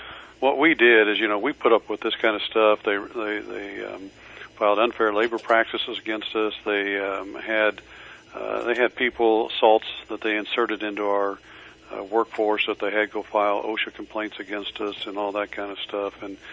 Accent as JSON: {"language": "English", "town": "Fort Wayne", "region": "Indiana", "country": "United States", "tie": "born or raised there", "said": "I grew up in Fort Wayne, Indiana, and I was a big Detroit Tiger fan."}